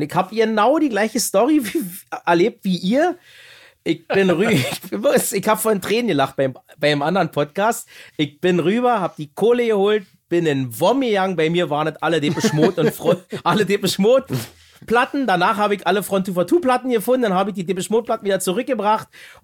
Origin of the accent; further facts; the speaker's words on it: Frankfurt, Brandenburg, Germany; now in Berlin, Germany; Wie gesagt, ich komme aus Frankfurt-Oder. Das heißt, man ist doch nicht unbedingt jedes Wochenende nach Berlin gefahren, ne?